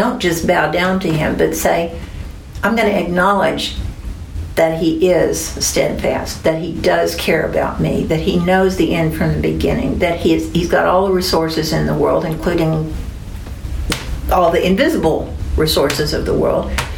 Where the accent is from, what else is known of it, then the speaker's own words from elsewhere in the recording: the South, United States; where I grew up in the South